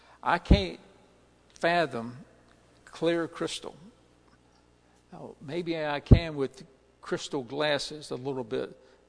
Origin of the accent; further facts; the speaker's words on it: Virginia, United States; I grew up in Tidewater with boats and ships and water and stinky water.